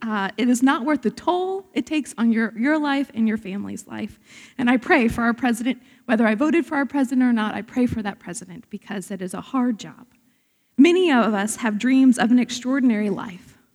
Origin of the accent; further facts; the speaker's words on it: Virginia, United States; So I grew up just outside of Richmond, Virginia, and it's a big art area.